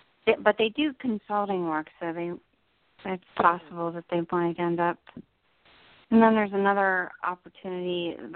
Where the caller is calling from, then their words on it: New Jersey, United States; in New Jersey.